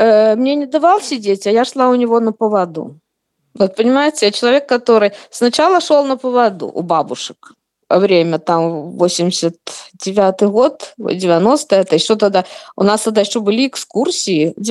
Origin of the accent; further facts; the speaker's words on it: Shakhty, Rostov Oblast, Russia; born there; Я вообще родилась вообще в Ростовской области, в городе Шахты.